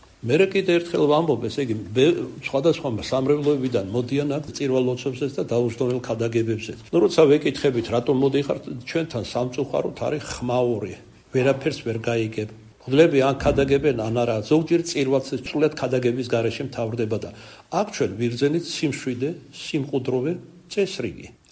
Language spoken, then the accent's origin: Georgian; Kartli, Georgia; ქართლელი ვარ